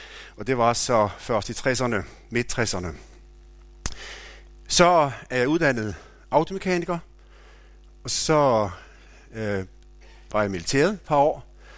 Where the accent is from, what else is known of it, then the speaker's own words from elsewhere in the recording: Capital Region of Denmark, Denmark; jeg født på Bornholm, opvokset på Bornholm, haft min skolegang på Bornholm, er født på det vi kaldte et trehestes landbrug med 18 tønder land